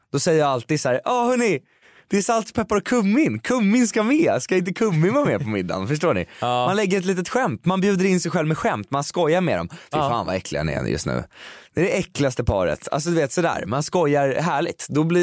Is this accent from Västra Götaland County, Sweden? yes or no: no; Stockholm, Stockholm County, Sweden; Jag är ju en stockholmare